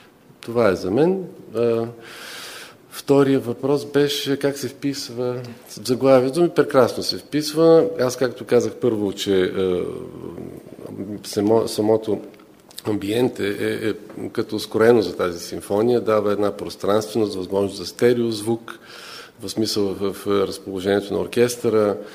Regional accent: Plovdiv, Plovdiv Province, Bulgaria; Аз съм пловдивчанин, което се гордея всъщност, че работя в този град

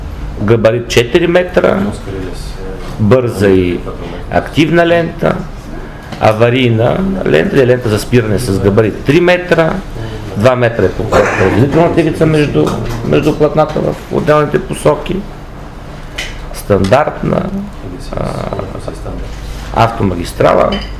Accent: Northern Bulgaria, Bulgaria; аз съм от Северна България и от този район

